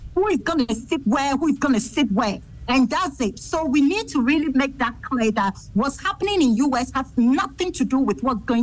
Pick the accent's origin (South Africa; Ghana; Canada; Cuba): Ghana; now in United States; As a Ghanaian third world country, that needs to put policies or execute policies that will help the country develop.